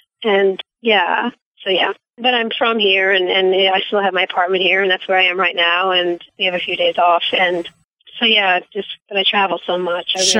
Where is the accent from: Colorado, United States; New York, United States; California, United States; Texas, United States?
New York, United States; Orangeburg; moved up to where I grew up in Orangeburg, New York, which, is a suburb of New York City